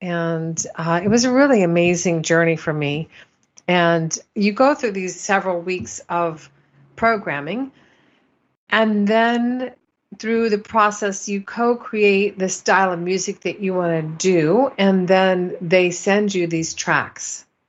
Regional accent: Midwest, United States; now in New York, United States; And I moved out from the Midwest and lived in a brownstone walk-up.

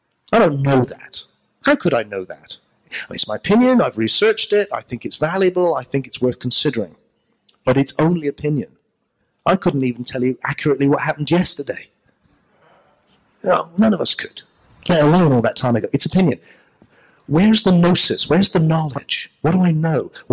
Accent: Glastonbury, South West England, United Kingdom; I come from Glastonbury in England, which is a center for the weird and the wonderful, you know, and it's kind of New Age stuff.

